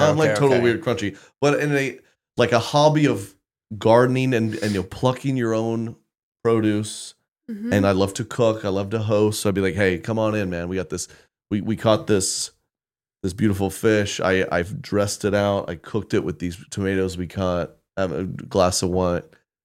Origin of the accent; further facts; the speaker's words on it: Oklahoma, United States; I had a buddy growing up who they would spend the summer up in the Northeast. We're from Oklahoma.